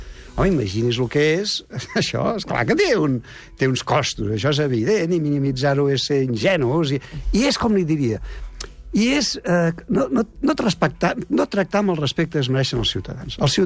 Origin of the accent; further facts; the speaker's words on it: Catalonia, Spain; El problema de la tercera via no som els catalans, que ho hem dit 150 anys que la volem.